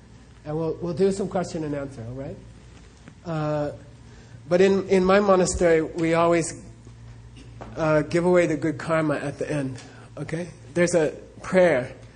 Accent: Phoenix, Arizona, United States; It's very fun for me, and this is my hometown, so I love Phoen

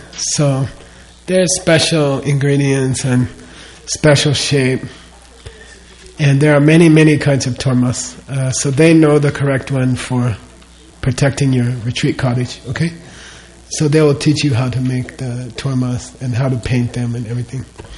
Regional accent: United States; And, you know, I grew up in America, and we don't believe in superstition very much.

